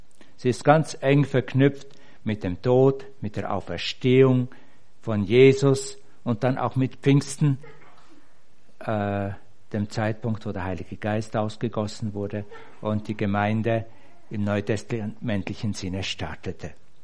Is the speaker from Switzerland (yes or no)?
yes; Ägeri, Zug, Switzerland; Ich bin in Eggeri aufgewachsen, auf der anderen Seite des Berges hier.